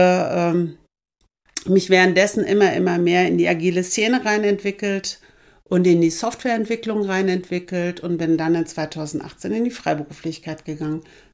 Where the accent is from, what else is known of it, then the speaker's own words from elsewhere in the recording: Kassel, Hesse, Germany; ich bin in Kassel geboren, lebe hier sehr, sehr gerne. Und habe meine Schule hier in Kassel beendet